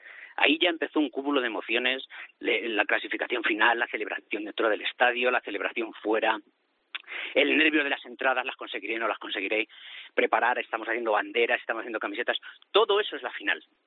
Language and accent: Spanish; Villarrobledo, Castilla-La Mancha, Spain; Yo soy de Villarrobledo, la sede oficial está aquí.